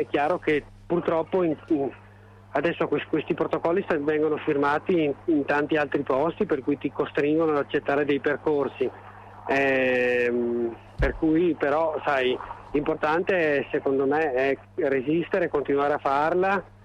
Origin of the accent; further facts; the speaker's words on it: Verona, Veneto, Italy; io sono di Verona, conosco poco la città